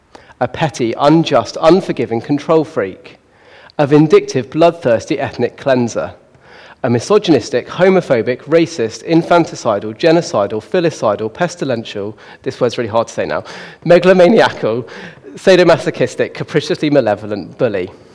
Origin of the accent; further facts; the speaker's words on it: United Kingdom; and we're British, so we never give someone 1 or 2.